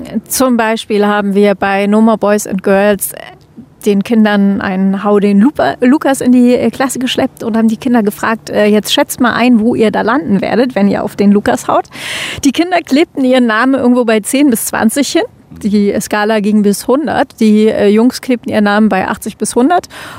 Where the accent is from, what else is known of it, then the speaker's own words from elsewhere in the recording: Schleswig-Holstein, Germany; Ich komme aus dem Kreis Pinneberg, das ist nicht ganz Hamburg. Wir haben die Hamburger Vorwahl, aber ansonsten gehören wir nicht wirklich dazu.